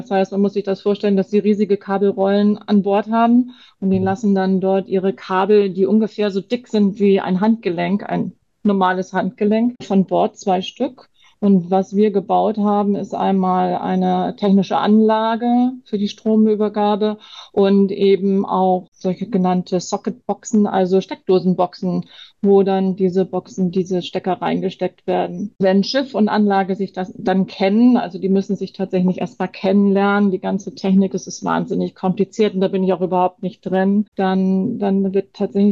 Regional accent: Hamburg, Germany; ich komme aus Hamburg und ich bin dort Bauingenieurin.

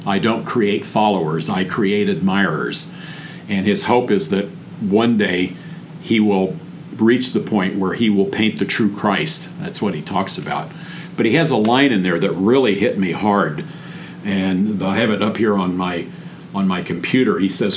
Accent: Junction City, Kansas, United States; I grew up in Junction City, Kansas.

